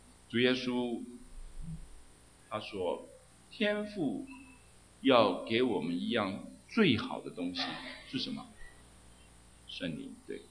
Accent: China; 有人说基督徒基督教是洋教嘛，我们中国人有我们自己的宗教，有我们的道德嘛

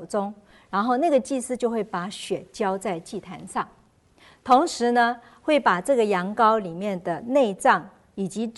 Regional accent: Taiwan; 就好像我们小时候在台湾的时候，那时候很多人家自己养鸡

